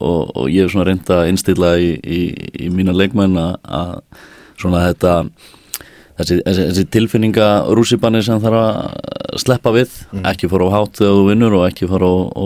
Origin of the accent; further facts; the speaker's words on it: Kópavogur, Capital Region, Iceland; annars er ég hérna uppalinn í Kópavoginum